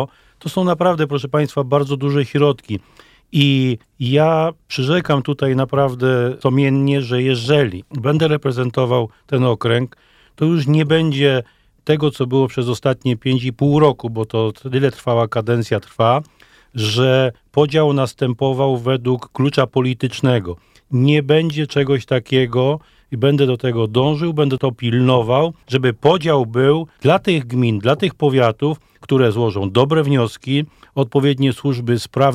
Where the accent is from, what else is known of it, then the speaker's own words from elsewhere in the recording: Staszów, Świętokrzyskie Voivodeship, Poland; urodziłem się, mieszkam, wychowałem się w Staszowie, w województwie świętokrzyskim, jestem rodowitym mieszkańcem tej ziemi.